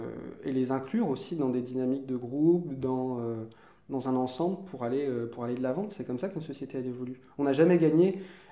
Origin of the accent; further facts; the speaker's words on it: Bourg, Hauts-de-France, France; born there; now in Lille, France; j'ai 23 ans, je suis né à Bourg, un petit village du Pas-de-Calais, et puis maintenant je suis à Lille